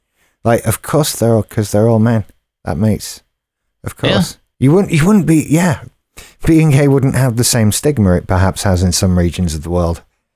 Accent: United Kingdom; because I'm British.

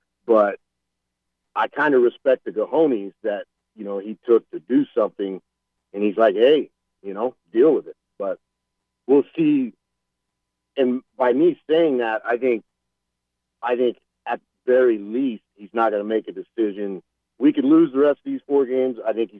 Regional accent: Nebraska, United States; I grew up in Western Nebraska, representing the 308 Braves fan from way back.

